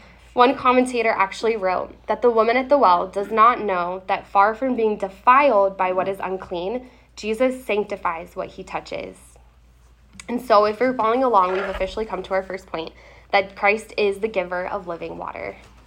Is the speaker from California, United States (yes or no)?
yes; California, United States; So I'm from Southern California, so when we moved here, I was really surprised to find that the hottest time of day was like 4 or 5 o'clock.